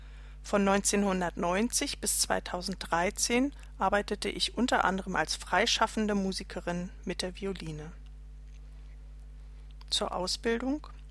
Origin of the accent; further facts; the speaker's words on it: West Berlin, Berlin, Germany; born there; geboren 1970 in West-Berlin.